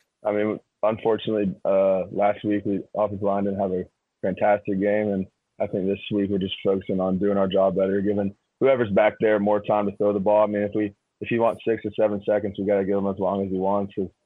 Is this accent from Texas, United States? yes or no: no; Georgia, United States; being a Georgia center, and growing up in Georgia, I've watched him play too